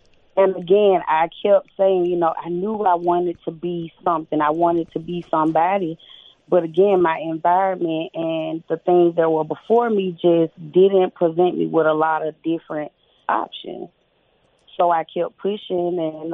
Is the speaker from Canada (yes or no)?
no; Birmingham, Alabama, United States; born there; Okay, so I was born in Birmingham, Alabama.